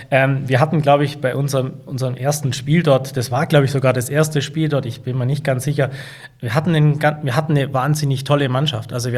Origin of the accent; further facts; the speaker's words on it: Germany; Und wir als Deutsche haben ja immer noch in unserer Bundesliga auf Kunststoffbahnen rumgekegelt